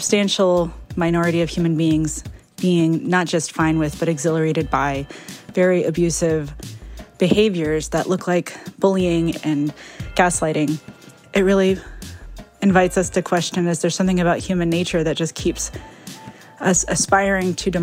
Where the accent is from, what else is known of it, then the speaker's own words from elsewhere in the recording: Portland, Oregon, United States; I'm from Portland, Oregon.